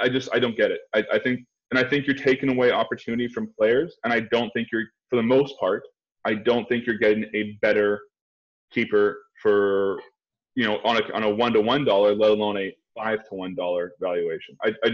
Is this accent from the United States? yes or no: no; Canada; I'm a Canadian